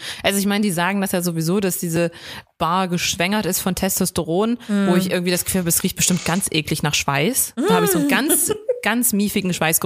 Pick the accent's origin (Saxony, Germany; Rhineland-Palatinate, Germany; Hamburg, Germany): Saxony, Germany; Dresden; ich komme aus Dresden.